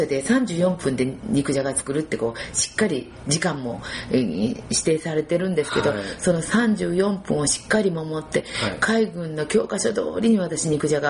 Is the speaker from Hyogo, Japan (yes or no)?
no; Maizuru, Kyoto, Japan; よそ行っても舞鶴にから舞鶴の出身です、私は舞鶴ですっていうことを大きな声で言って